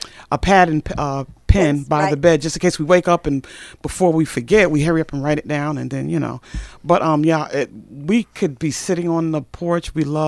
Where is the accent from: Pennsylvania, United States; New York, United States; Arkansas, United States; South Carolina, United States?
New York, United States; Brooklyn; Oh, believe it or not, Brooklyn, New York.